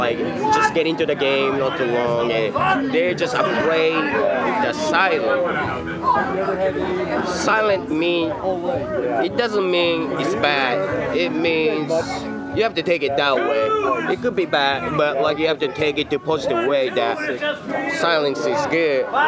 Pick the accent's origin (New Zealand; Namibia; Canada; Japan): Japan; also born or lived in Fresno, United States; I was born and raised in Japan. I just went to school in Fresno.